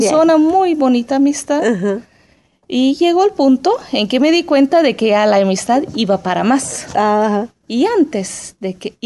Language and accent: Spanish; Guatemala; now in Brazil; yo un año me fui de Guatemala a Brasil.